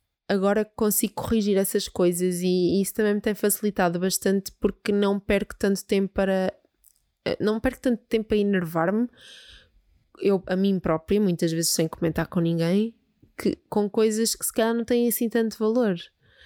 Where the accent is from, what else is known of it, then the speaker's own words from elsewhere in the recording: Peniche, Leiria, Portugal; é normal, eu sou de Peniche